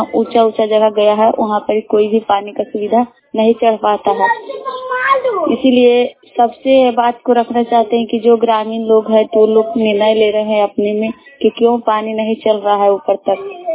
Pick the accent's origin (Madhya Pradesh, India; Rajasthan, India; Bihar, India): Bihar, India; Hisua; छतिया पंचायत नवादा जिला हिसुआ प्रखंड के निवासी।